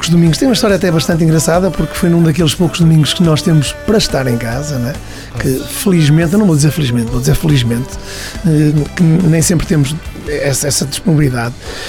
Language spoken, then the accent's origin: Portuguese; Braga, Norte, Portugal; Porque quem não sabe, eu sou da zona da região de Braga.